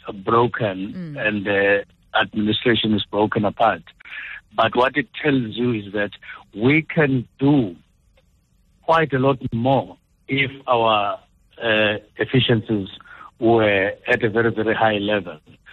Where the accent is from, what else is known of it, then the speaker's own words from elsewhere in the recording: Mbangi, KwaZulu-Natal, South Africa; Look, I come from Mbangi in KZN myself